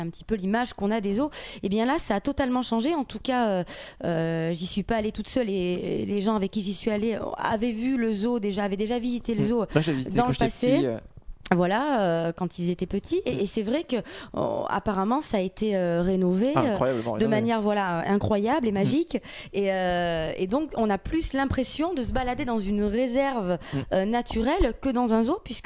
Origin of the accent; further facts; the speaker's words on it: Marseille, Provence-Alpes-Côte d'Azur, France; now in Paris, France; je suis marseillaise.